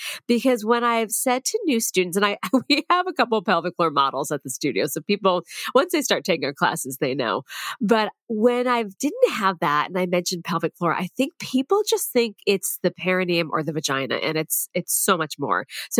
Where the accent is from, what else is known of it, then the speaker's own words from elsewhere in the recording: Boston, Massachusetts, United States; Yeah, no, I'm from the Boston area, but I went to school at the Boston Observatory.